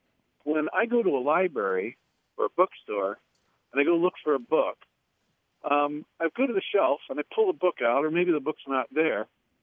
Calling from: Noblesville, Indiana, United States; I'm calling from Nobleville, Indiana.

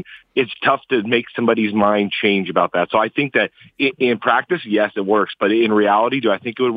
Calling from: Phoenix, Arizona, United States; I'm calling from Phoenix, Arizona.

